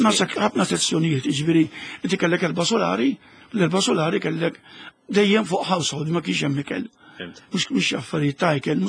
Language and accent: Maltese; Marsa, Southern Harbour, Malta; Issa aħna mill-Marsa, ġifieri awtomatikament ġibditna l-Marsa.